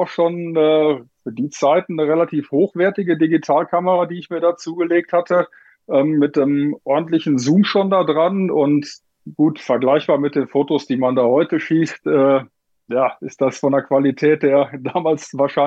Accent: North Rhine-Westphalia, Germany; Ich komme aus dem Sauerland.

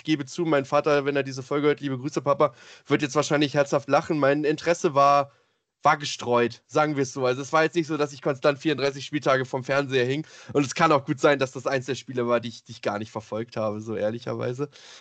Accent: Hanover, Lower Saxony, Germany; ich komme ja selber aus Hannover

